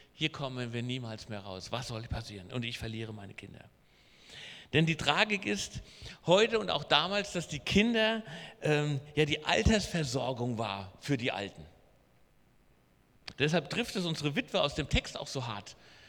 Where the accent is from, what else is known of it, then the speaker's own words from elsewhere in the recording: Hesse, Germany; Also bei uns in Hessen würde man sagen, ich blutete wie ein Schwein.